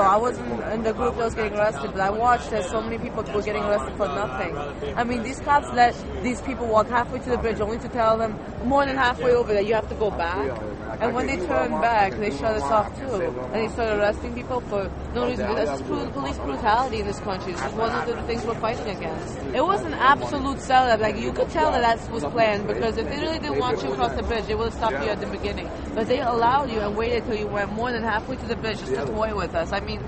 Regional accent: Portland, New Jersey, United States; I'm from Portland, New Jersey.

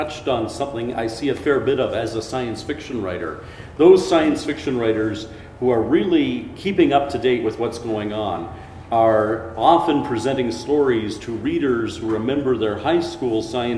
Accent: Canada; I'm a Canadian, I'm semi-socialist and all that kind of stuff

